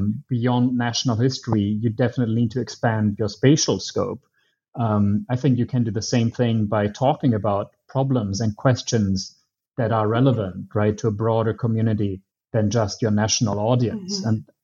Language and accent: English; Germany; also born or lived in Italy; I'm German Italian. I grew up in Germany for the most part. I also lived in Italy as well.